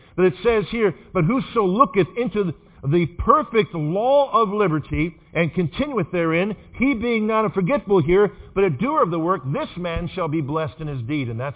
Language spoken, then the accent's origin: English; United States; most of us today do not appreciate the liberty that we have here in America. Because as American, most of us never done anything for it.